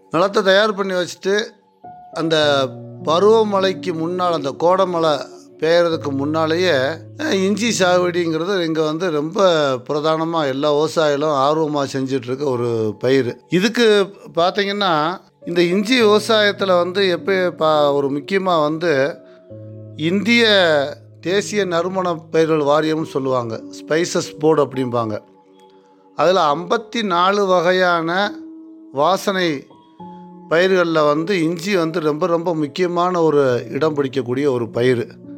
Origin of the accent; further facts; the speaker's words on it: Thandikudi, Tamil Nadu, India; என்னுடைய சொந்த ஊர் வந்து தாண்டிக்குடிங்கிற கிராமம். இது வந்து திண்டுக்கல் மாவட்டம் கொடைக்கானல் தாலுகாவில் இருக்கிற ஒரு சிறப்பான பிரசித்தி பெற்ற ஒரு கிராமம்.